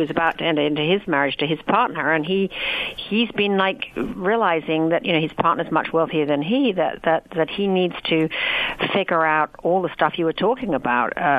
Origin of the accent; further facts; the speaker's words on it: United Kingdom; I'm British.